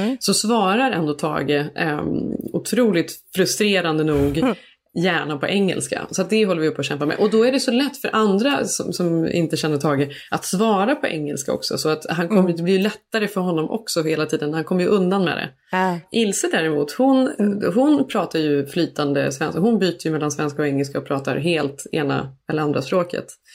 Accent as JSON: {"language": "Swedish", "country": "Sweden", "said": "jag är ju svensk, det är ju så jag ser mig själv"}